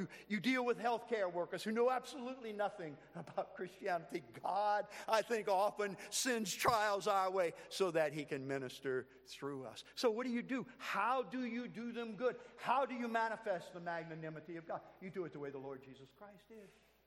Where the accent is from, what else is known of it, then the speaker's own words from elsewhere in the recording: Louisiana, United States; I'm Cajun. You probably couldn't tell that. I don't have an accent, but I'm Cajun.